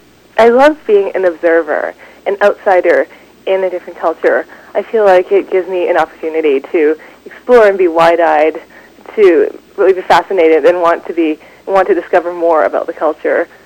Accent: Vancouver, British Columbia, Canada; I also spend a lot of time in Vancouver, where I grew up, and I'm also in New York quite often.

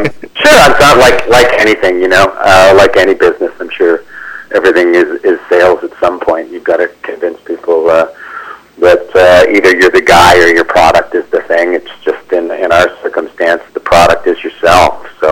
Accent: Vancouver, British Columbia, Canada; now in Los Angeles, United States; I actually don't live in Vancouver anymore. I've lived in Los Angeles for the last 17 years, but I grew up in Vancouver. I went to high school here

